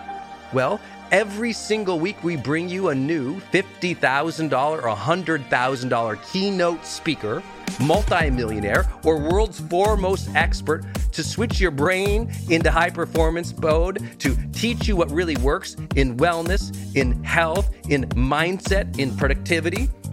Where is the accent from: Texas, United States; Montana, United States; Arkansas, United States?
Montana, United States; Now, I'm from Montana, and one day, my mom's friend was over at the house